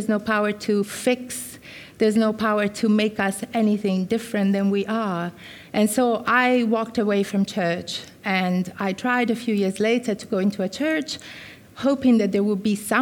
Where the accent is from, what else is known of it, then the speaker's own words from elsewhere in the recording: Italy; I was brought up in Italy in a Catholic household